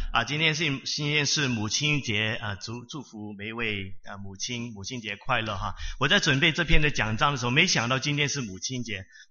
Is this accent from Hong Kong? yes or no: yes; Hong Kong; 我就想起我们香港人呢，广东话有一句话